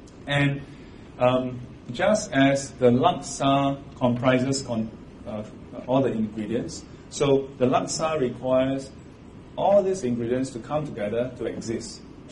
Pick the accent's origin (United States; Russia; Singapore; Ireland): Singapore; So like for me, I'm a Singaporean. And in Singapore, it's okay to ask about your race, not in other countries. So I'm a Chinese. And if I ask myself, what is my dialect group? I'm a Hokkien.